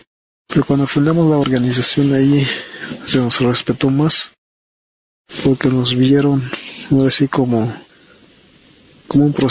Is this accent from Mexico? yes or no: yes; San Juan Chamula, Chiapas, Mexico; born there; first language Tzotzil; Spanish is a second language; Mi lengua materna es el dialecto tzotzil. Yo nací en el paraje Romerillo, municipio de San Juan Chamula. Bueno, yo me definiría como parte de un pueblo indígena